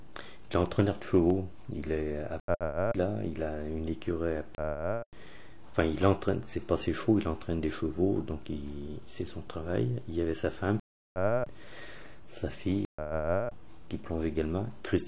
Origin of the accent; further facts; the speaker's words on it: Villeurbanne, Auvergne-Rhône-Alpes, France; ils ont fait tous les magasins de Lyon et de Villeurbanne, parce qu'on est de Villeurbanne